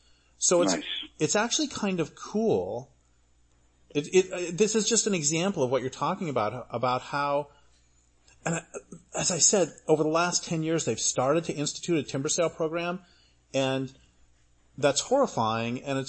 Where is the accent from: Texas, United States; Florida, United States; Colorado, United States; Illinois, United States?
Colorado, United States; Yeah, even though I grew up in Colorado, I don't either.